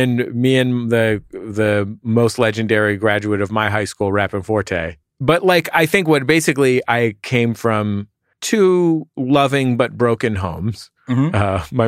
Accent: San Francisco, California, United States; San Francisco.

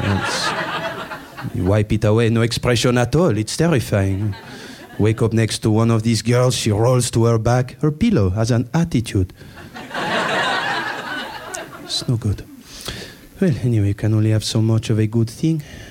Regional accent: Roubaix, Hauts-de-France, France; Okay. It's a suburb of Lille, Roubaix.

